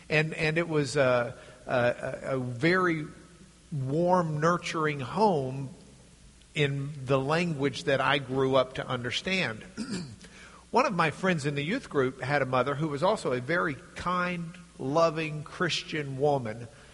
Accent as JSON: {"language": "English", "town": "Lubbock", "region": "Texas", "country": "United States", "tie": "born or raised there", "said": "When I was growing up in Lubbock, Texas, one of my friends in the youth group had a different home life"}